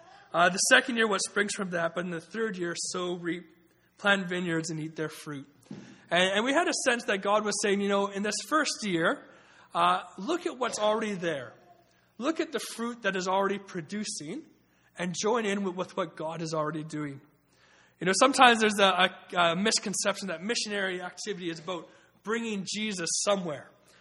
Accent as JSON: {"language": "English", "town": "Vancouver", "region": "British Columbia", "country": "Canada", "said": "I said, \"Yeah, I am from Canada.\" She said, \"Well, where?\" And I said, \"Vancouver.\""}